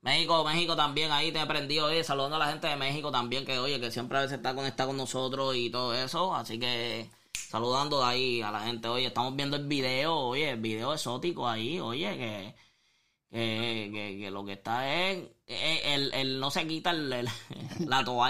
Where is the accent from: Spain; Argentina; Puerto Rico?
Puerto Rico; now in California, United States; Nosotros somos de Puerto Rico, pero estamos directamente desde California.